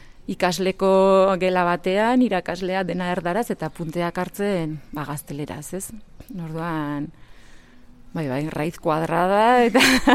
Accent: Irun, Basque Country, Spain; Katea, bai, kateko erdigunean ba azitu naiz, han bizi dira gurasoak

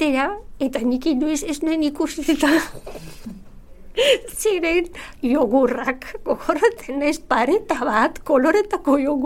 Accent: Bulgaria; Basque is a second language; now in Spain; erabakia hartu genuen hemen bizitzea eta nik gutxi dut Bulgaria eta etorri naiz ona, berehala apuntatu nuen euskaltegian ikasteko.

